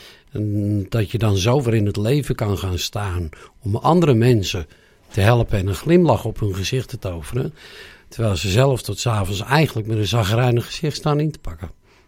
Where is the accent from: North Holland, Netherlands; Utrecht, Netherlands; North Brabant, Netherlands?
North Holland, Netherlands; Amsterdam; Maar kom jij in de stad Amsterdam, waar ik vandaan kom, dat is het al lang niet meer.